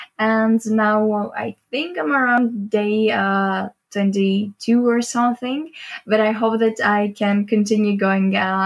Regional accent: Greece; English is a second language; I'm originally from Greece

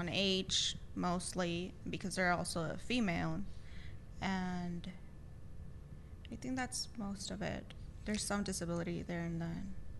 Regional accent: El Paso, Texas, United States; first language Spanish; English is a second language; So I'm originally from El Paso, Texas, and I came here for law school. I actually went to KU.

